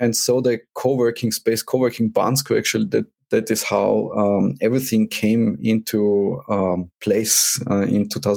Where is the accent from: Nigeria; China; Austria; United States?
Austria; Vorarlberg; English is a second language; So originally, I'm from Austria. I grew up in the most western part of Austria, so in the mountains. I'm used to mountains.